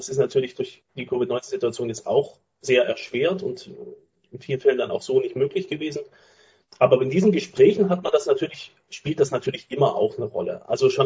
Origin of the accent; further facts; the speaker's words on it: Sömmerda, Thuringia, Germany; ich bin 1981 geboren. Da gab es zwar noch ein Kino, ich komme aus Sömmerda